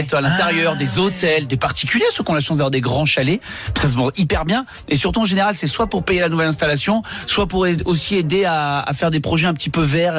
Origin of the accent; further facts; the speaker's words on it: Southern France, France; je suis supporter de l'OM parce que je suis du Sud